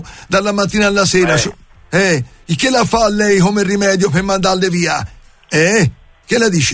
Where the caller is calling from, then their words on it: Florence, Tuscany, Italy; sono tornato ora qui nella zona e sono fiorentino d'origine, non credo si senta